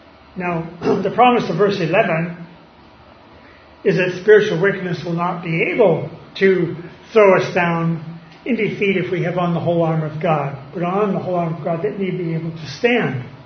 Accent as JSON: {"language": "English", "region": "New Hampshire", "country": "United States", "tie": "born or raised there", "said": "Growing up in New Hampshire, where the winters could be long and cold and lots of snow, I split a lot of wood when I was a boy growing up."}